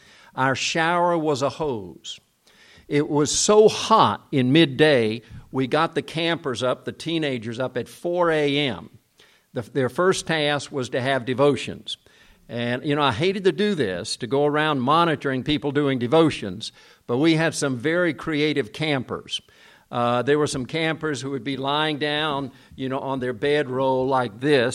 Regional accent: Gwangju, South Korea; Where I grew up in Korea was the city of Gwangju, and we lived on a little hill with some other missionaries in the area.

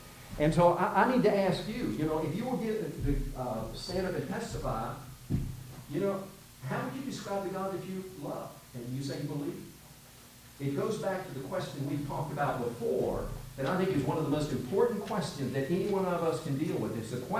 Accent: South Korea; now in United States; when I was growing up in Korea and I saw the American flag, I was well up in tears.

